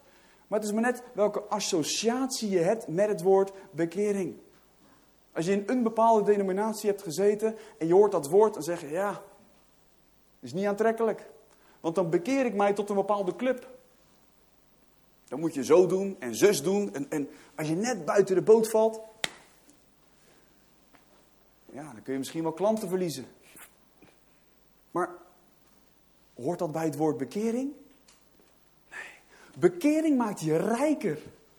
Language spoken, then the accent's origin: Dutch; Netherlands; Maar ja, dacht ik bij mezelf, ik ben geen Griek, ik ben gewoon een Hollander.